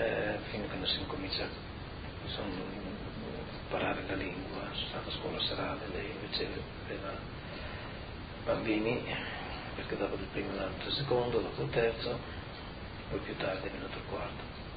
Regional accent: Netherlands; accent: Dutch; Italian is a second language; Riconoscono un accento piuttosto olandese. E naturalmente io non ho l'accento friulano, così, perché l'accento non è una cosa che si possa cambiare tanto facile

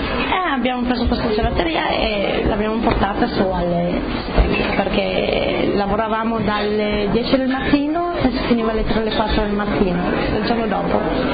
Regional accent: Erto, Friuli-Venezia Giulia, Italy; io come sono di Erto

